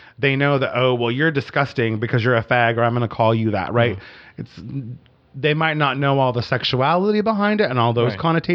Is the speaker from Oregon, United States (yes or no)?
yes; Brookings, Oregon, United States; this is my hometown, and there's a lot more homophobia here than I would like to see.